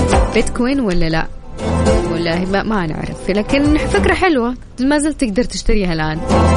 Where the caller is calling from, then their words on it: Riyadh, Riyadh Province, Saudi Arabia; من الرياض